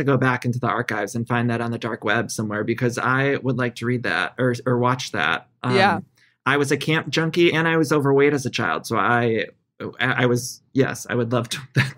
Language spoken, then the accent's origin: English; Ohio, United States; All right. I was Ohio. So.